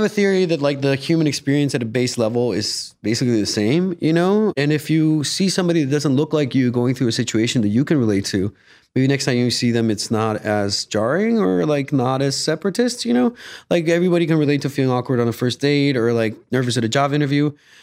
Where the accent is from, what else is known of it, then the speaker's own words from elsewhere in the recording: Guatemala; moved away; I grew up in Guatemala, but I've been here for 14 years.